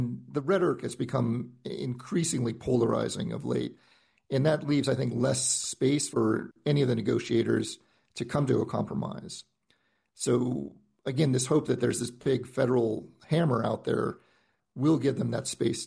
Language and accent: English; Colorado, United States; particularly in my home state of Colorado